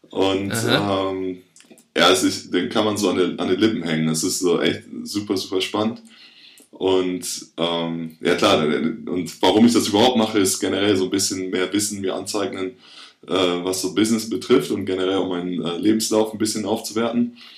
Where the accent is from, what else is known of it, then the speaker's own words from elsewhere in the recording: Cologne, North Rhine-Westphalia, Germany; ich komme aus Köln